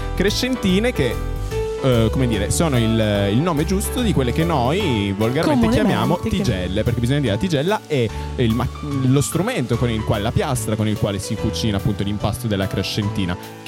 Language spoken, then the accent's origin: Italian; Parma, Emilia-Romagna, Italy; noi siamo di Parma, non possiamo parlare poi male di casa nostra.